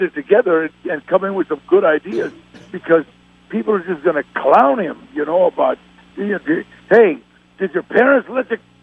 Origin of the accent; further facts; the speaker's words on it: Los Angeles, California, United States; L.A. You know, it's like I was born and raised in Los Angeles.